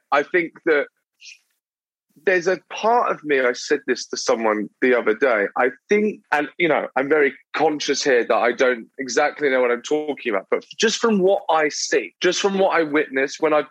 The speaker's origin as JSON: {"language": "English", "town": "Brighton", "region": "South East England", "country": "United Kingdom", "tie": "born or raised there", "also_born_or_lived": "London", "said": "I grew up, well, so I'm born in London, but then I moved to a small town. It's not that small, but a smaller town on the south coast called Brighton"}